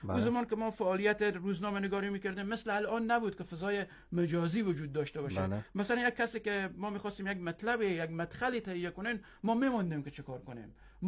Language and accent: Persian; Herat, Afghanistan; گفتم که من از هراتم استاد